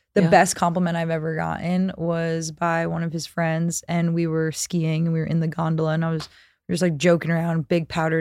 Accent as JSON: {"language": "English", "region": "East Coast", "country": "United States", "said": "Oh yeah, I'm from the East Coast, blah, blah, blah."}